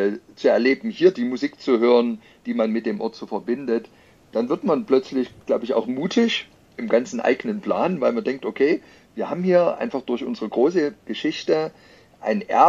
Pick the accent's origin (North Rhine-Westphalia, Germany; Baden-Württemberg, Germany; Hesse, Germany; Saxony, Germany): Saxony, Germany; Leipzig; Ich bin ja gebürtiger Leipziger, habe ja auch weitgehend studiert und natürlich wächst man als Leipziger mit Bach auf